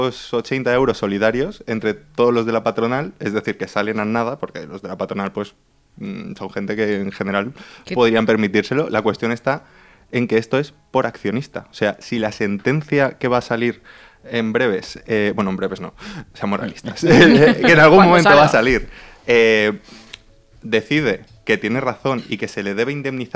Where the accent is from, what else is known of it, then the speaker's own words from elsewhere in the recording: La Pobla Llarga, Valencian Community, Spain; Yo soy de Pobla Llarga y David Albelda es de allí.